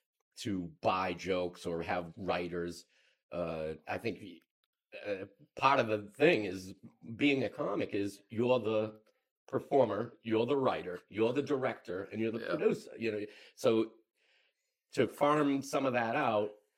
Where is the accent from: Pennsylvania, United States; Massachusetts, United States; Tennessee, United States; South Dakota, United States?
Massachusetts, United States; Boston; I like the idea of telling a story, but I'm from Boston, and we were kind of came up in comedy where you got to have a punchline every couple of seconds.